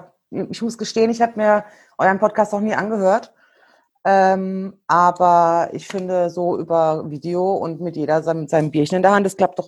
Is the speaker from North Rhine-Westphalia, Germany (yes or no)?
yes; Cologne, North Rhine-Westphalia, Germany